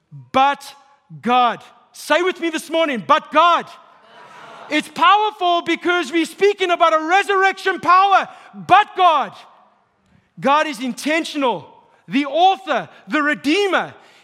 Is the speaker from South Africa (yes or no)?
yes; South Africa; For those of you who don't know, I'm from South Africa. My family, my mom, my dad, my sisters, they live in South Africa.